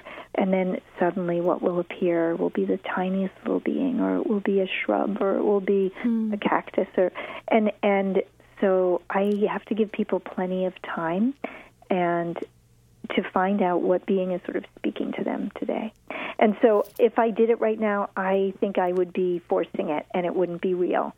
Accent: Manhattan, New York, United States; Oh, I come from Manhattan. I have.

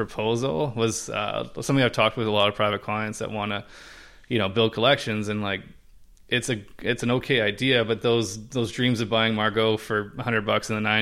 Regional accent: North York, Ontario, Canada; I mean, I grew up playing hockey in North York, and you know, Maker or Laker beer was what I drank for most of my early adult years.

